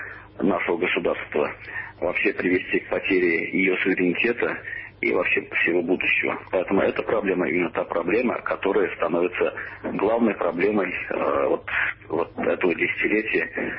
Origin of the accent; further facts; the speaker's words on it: Russia; Я, как россиянин, как гражданин России, как мусульманин